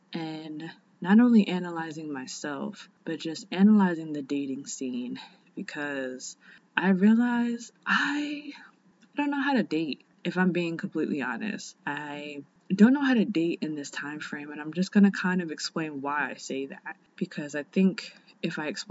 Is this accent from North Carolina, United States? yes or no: no; New Jersey, United States; now in South Korea; how I came from New Jersey to South Korea